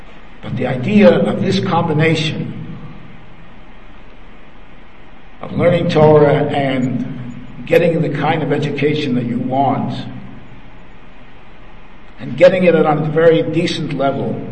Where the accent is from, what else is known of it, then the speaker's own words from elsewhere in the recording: Toronto, Ontario, Canada; I was born and I grew up in Toronto. As a boy, I went to a yeshiva.